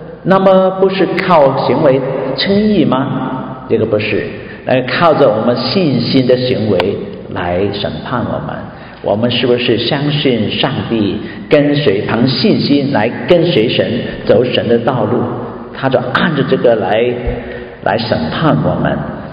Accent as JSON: {"language": "Chinese", "region": "Guangdong", "country": "China", "said": "所以地狱不是我们广东人可以偶尔下地狱就可以一起打麻雀"}